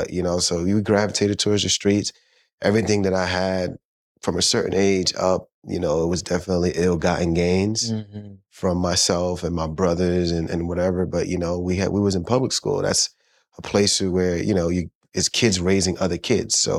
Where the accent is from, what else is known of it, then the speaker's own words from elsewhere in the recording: Brooklyn, New York, United States; born there; So I was born in Brooklyn, New York.